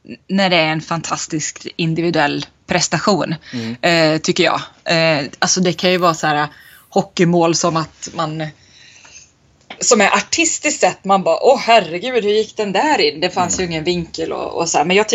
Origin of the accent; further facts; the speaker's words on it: Värmland, Sweden; jag kommer ju från Värmland och har ju då även studerat vid Karlstads universitet.